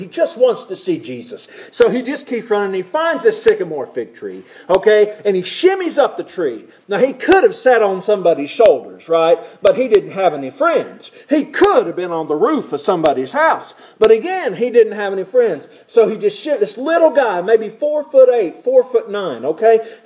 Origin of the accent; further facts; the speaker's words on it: Johnson City, Tennessee, United States; in my hometown in Johnson City, Tennessee, sales tax is 10 cents a dollar.